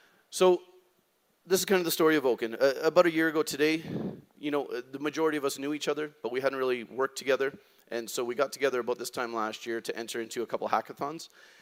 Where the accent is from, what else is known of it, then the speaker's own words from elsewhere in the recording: Ontario, Canada; Lex and I met in Guelph, Ontario, Canada, which is close to my hometown.